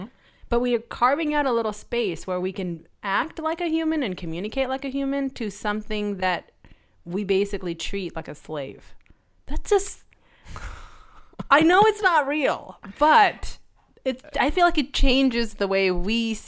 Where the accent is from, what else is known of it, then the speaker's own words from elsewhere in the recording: California, United States; accent: California; I have a California accent, people. I am Indian, yes.